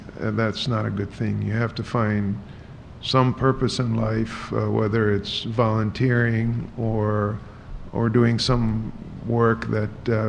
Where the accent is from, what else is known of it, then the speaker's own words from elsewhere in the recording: Grand Rapids, Michigan, United States; I come from Grand Rapids, where a lot of the physicians like to volunteer internationally.